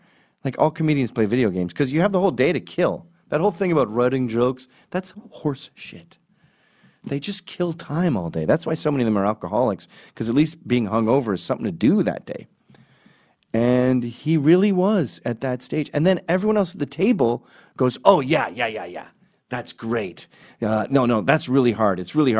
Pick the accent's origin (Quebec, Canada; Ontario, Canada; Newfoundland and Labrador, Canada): Quebec, Canada; because I come from Quebec, where if you want to riff, you don't know if the person is French or English.